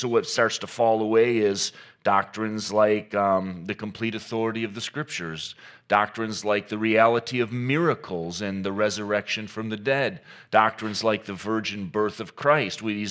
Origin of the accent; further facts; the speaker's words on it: Saginaw, Michigan, United States; My home church, I grew up in Saginaw in the 1930s